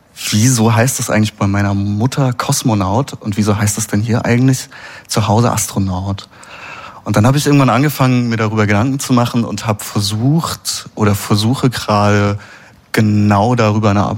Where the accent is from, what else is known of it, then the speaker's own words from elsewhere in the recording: West Germany, Germany; Und in dem Dorf, wo ich aufgewachsen bin, in Westdeutschland